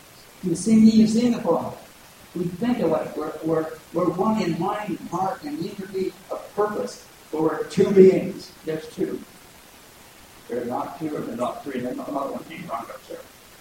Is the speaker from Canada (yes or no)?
yes; Canada; I don't have dual citizenship, but I'm Canadian.